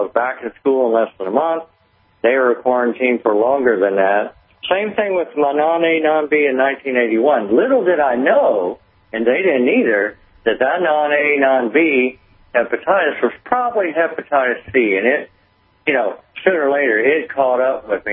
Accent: Fort Walton Beach, Florida, United States; I grew up in Northwest Florida, I was born in 1953. This was Fort Walton Beach next to Pensacola, Florida.

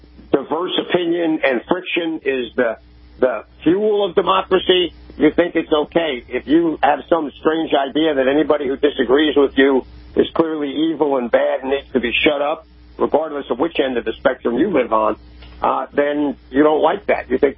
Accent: New York, United States; I grew up in New York. You know, my going to Israel is like going to New York on steroids.

